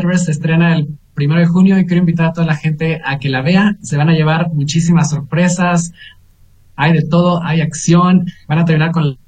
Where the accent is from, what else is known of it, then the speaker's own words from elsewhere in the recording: Guerrero, Mexico; Yo soy de Guerrero.